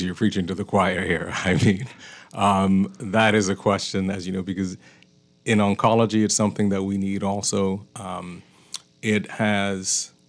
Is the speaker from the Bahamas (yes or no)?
yes; Nassau, New Providence, Bahamas; also born or lived in Virginia, United States / Philadelphia, United States; as you know, so that's a proud Ragged Island name. Born and raised in Nassau. Went to school at St. Andrews.